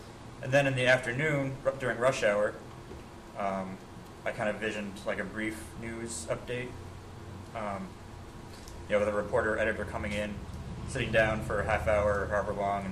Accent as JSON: {"language": "English", "town": "Rhinebeck", "region": "New York", "country": "United States", "said": "In Northern Dutchess County, where I'm from Rhinebeck"}